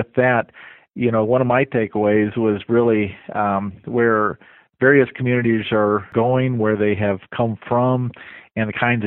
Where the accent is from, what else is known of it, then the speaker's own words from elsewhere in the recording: Fort Collins, Colorado, United States; Fort Collins is a wonderful community. I'm sure a lot of mayors would say that sort of thing. But it's my hometown. It's a town I grew up in.